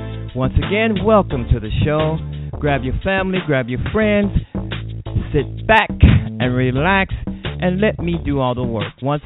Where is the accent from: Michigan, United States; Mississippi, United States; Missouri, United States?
Mississippi, United States; born there; because basically I was born in the Delta. … was also born in the Mississippi Delta, so I guess that gives us something in common.